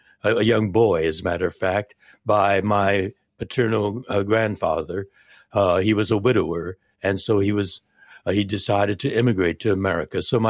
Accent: Los Angeles, California, United States; In 1871, there was a white woman in Los Angeles, in my hometown, who claimed that she was assaulted by a Chinese man

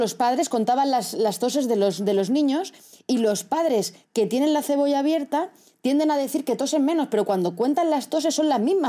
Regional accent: Castilla-La Mancha, Spain; soy de Castilla-La Mancha y allí somos productores a tope

